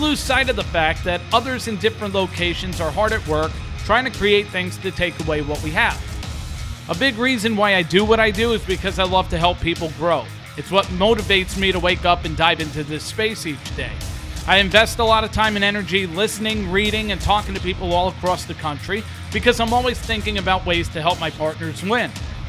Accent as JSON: {"language": "English", "region": "New York", "country": "United States", "tie": "born or raised there", "said": "I was offered a chance to produce for my hometown radio station, WFAN."}